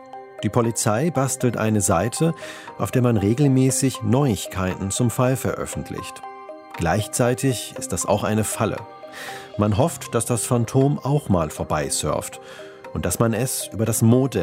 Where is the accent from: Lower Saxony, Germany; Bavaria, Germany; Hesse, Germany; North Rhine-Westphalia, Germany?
North Rhine-Westphalia, Germany; Sprockhövel; Der Täter soll wahrscheinlich mal in meiner Heimatstadt Sprockhövel gelebt haben, weil er sich anscheinend so gut dort auskennt.